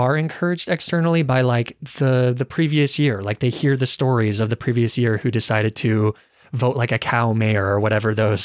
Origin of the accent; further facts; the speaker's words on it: Arizona, United States; And I mean, I guess I'm from Arizona, so it probably wasn't much better.